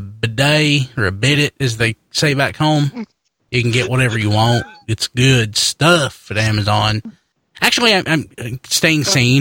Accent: North Carolina, United States; However you say it. I'm from North Carolina.

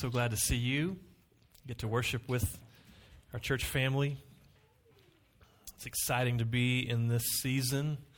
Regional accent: Choctaw, Oklahoma, United States; I grew up in Choctaw

